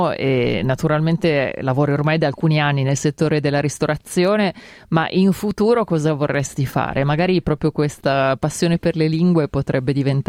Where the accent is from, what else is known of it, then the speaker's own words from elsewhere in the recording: Turin, Piedmont, Italy; perché io sono di Torino